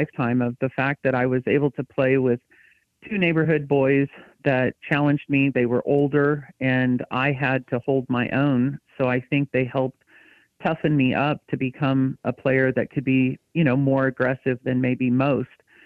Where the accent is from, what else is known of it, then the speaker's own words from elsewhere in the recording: Hunter, Kansas, United States; young kid growing up in a small town in Hunter, Kansas, which, you know, was a suburb of Sylvan Grove, growing up in Hunter, it was just the thing to do was to play sports.